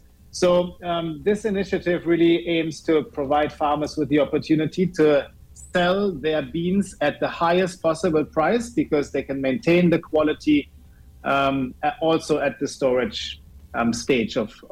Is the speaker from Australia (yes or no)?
no; Germany; English is a second language; moved away; I'm from Germany originally, but been living here for over a decade